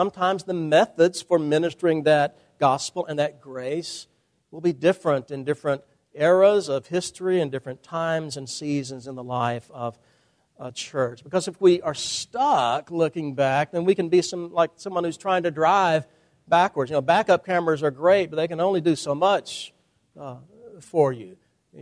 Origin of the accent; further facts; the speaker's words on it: Nashville, Tennessee, United States; I grew up in Nashville, Tennessee.